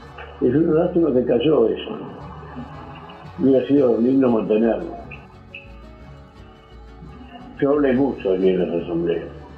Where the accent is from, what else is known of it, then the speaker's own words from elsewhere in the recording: Argentina; esos somos los argentinos